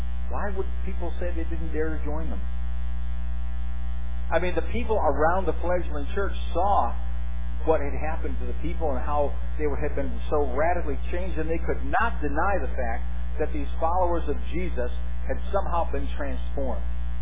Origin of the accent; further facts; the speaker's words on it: New England, United States; accent: New England; I understand I've got kind of a, you know, New Englander kind of twang once in a while